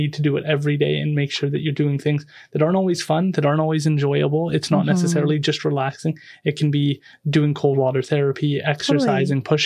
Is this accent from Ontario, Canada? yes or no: no; British Columbia, Canada; we also get to decide as British Columbians, Canadians, people of Earth, how we want to respond.